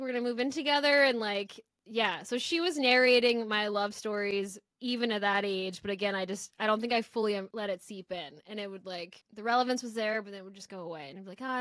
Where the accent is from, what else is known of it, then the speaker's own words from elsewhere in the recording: Florida, United States; I'm from Florida, and it's more country than you think.